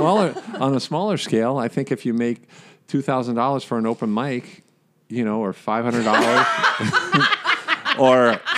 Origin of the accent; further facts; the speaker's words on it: Cincinnati, Ohio, United States; moved away; And then, well, I love Ohio, though, because I grew up in Cincinnati, Bengals fan.